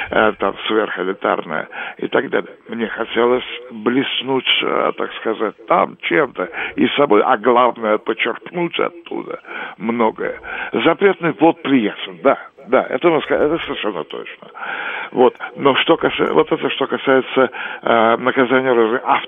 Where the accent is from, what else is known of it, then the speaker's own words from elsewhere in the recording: Moscow, Russia; Мне повезло, я москвич.